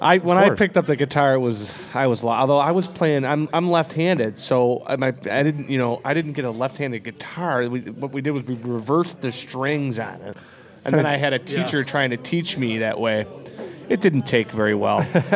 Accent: Ennis, Munster, Ireland; We're also from County Clare. We're from Ennis Clare.

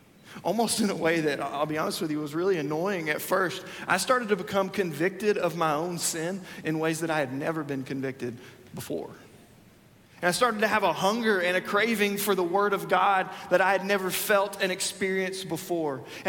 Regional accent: Huntsville, Alabama, United States; I grew up in Huntsville, Alabama, and I didn't really know what I wanted to do at the time.

